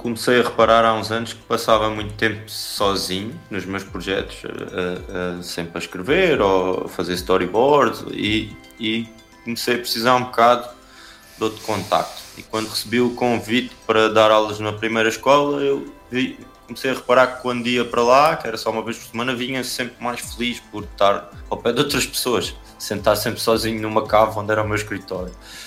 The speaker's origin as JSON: {"language": "Portuguese", "town": "Santiago do Cacém", "region": "Alentejo", "country": "Portugal", "tie": "born or raised there", "said": "eu sou natural de Santiago de Cacém, que é uma terra no Alentejo litoral, e que quando eu cresci lá, na minha juventude"}